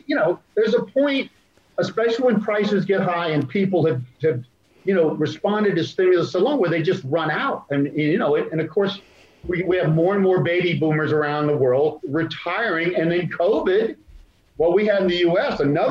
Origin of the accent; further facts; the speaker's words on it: Australia; And as an Australian investor, when the dollar also booms, it is a safe haven